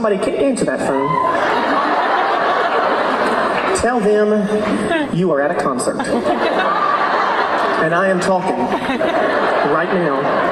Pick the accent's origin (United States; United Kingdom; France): United States; North Carolina; the little Baptist church I grew up with, I grew up in North Carolina